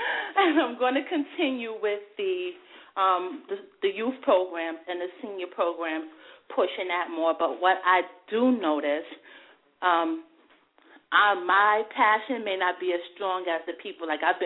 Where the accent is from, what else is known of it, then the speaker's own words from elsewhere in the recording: Brooklyn, New York, United States; I've been in a domestic situation. I'm from Brooklyn. I've been through about everything.